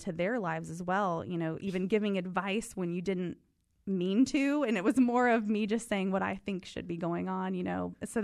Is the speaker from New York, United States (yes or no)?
no; Kentucky, United States; I'm actually from Eastern Kentucky, the deep, dark hills of Eastern Kentucky.